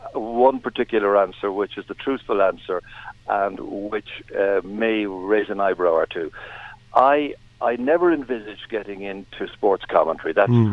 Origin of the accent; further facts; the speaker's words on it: Cork, Munster, Ireland; The end result was I was basically growing up in Douglas, and to all intents and purposes, I was the only child in the house.